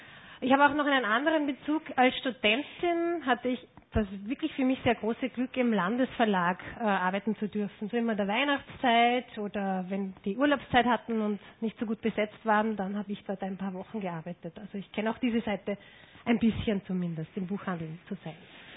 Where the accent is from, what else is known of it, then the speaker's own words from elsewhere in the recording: Linz, Upper Austria, Austria; Ich bin in Linz aufgewachsen